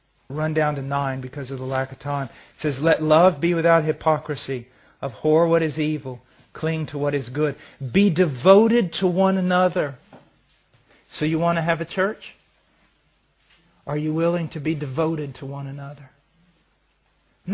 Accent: the South, United States; I'm an American. I'm from the South. I have no culture.

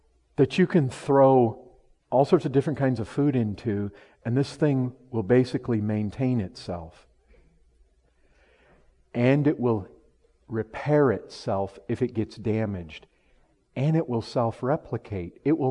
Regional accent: Michigan, United States; Listen, I grew up in Michigan. We had all these milkweed plants.

